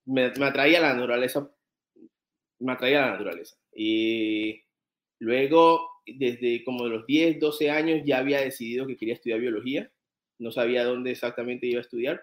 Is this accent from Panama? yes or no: yes; Panama City, Panamá, Panama; Yo nací en Ciudad de Panamá, sí, soy segunda generación aquí en la ciudad, mi mamá también nació en Panamá, pero mi familia, ambas familias son del Caribe. La familia de mi mamá es de Bocas del Toro